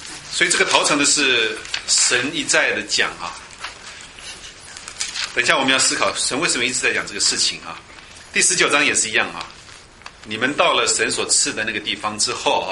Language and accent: Chinese; Indonesia; moved away; 我们在印尼哈，我以前小时候在印尼，